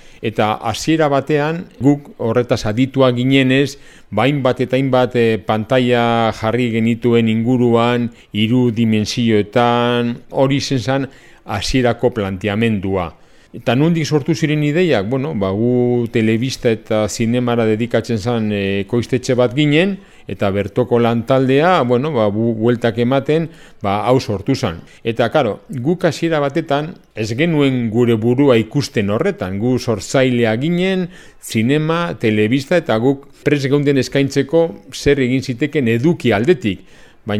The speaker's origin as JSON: {"language": "Basque", "town": "Bilbao", "region": "Basque Country", "country": "Spain", "tie": "born there", "lives_now": "Durango, Spain"}